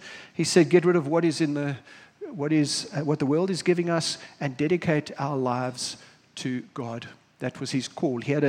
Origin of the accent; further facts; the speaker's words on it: South Africa; I'm South African.